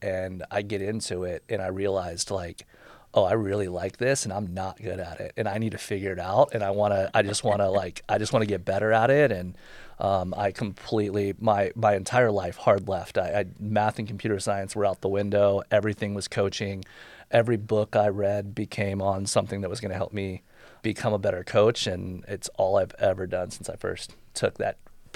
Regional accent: Houston, Texas, United States; I played every sport growing up. I grew up in Houston, Texas.

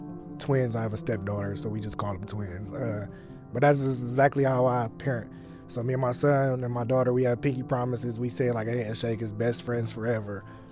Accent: Toledo, Ohio, United States; because maybe I'm from Toledo, so I count as a Toledo citizen.

